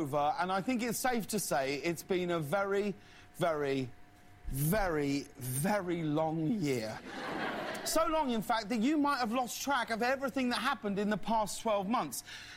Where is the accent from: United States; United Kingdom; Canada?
United Kingdom; Britain left Europe, which upsets me because I'm British.